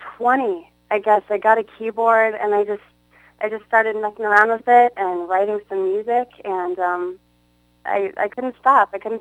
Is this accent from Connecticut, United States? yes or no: no; Mitchell, South Dakota, United States; I'm from Mitchell, South Dakota.